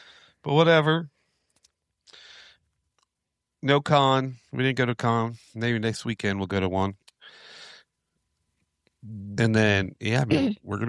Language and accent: English; Daytona, Florida, United States; born there; I always watch that because I was born in Daytona.